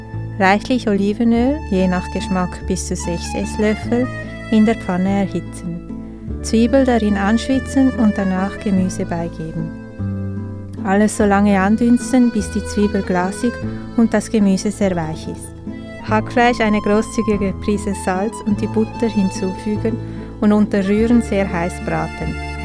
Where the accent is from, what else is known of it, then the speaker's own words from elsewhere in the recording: Winterthur, Zurich, Switzerland; now in Basel, Switzerland; Ich bin Buchgestalterin und wohne seit 12 Jahren in Basel. Aber ich bin in Winterthur aufgewachsen und ja, komme eigentlich regelmäßig zurück, weil meine Mutter noch da wohnt